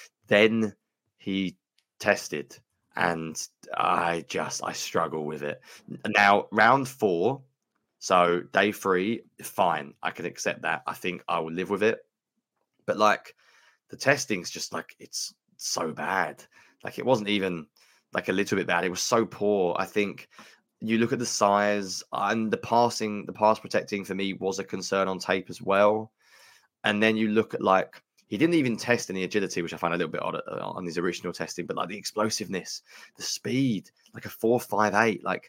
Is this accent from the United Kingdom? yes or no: yes; United Kingdom; But I'm British.